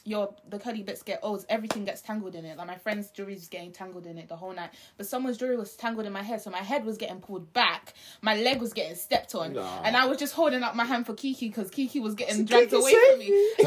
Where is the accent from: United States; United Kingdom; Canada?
United Kingdom; London; We're from East London, babe.